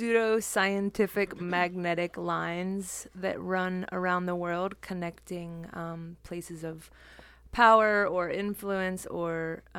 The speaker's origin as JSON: {"language": "English", "town": "Atlanta", "region": "Georgia", "country": "United States", "tie": "born or raised there", "said": "We grew up in Atlanta, and there was just so many different styles of music in the South coming through that city."}